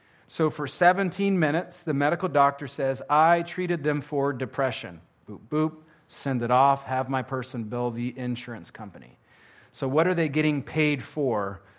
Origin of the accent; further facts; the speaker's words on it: the South, United States; I'm from the South. I've heard of catfishing.